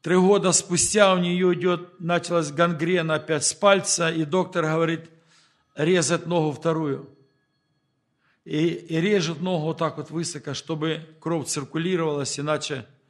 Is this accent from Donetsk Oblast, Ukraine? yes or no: yes; Horlivka, Donetsk Oblast, Ukraine; Я также родом с Горловки, там, где идет война.